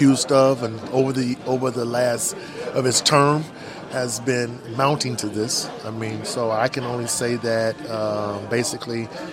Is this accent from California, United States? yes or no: no; Merrillville, Indiana, United States; I'm from Merrillville, Indiana.